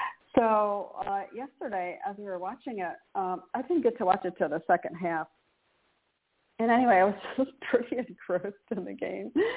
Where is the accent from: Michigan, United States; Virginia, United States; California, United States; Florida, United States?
Michigan, United States; and I just know this because I grew up in Michigan